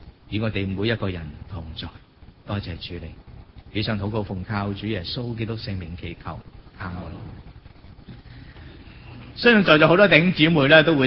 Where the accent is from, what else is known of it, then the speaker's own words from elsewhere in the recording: China; 所有咧，我哋中國人認為大吉利是嘅嘢咧，全部做齊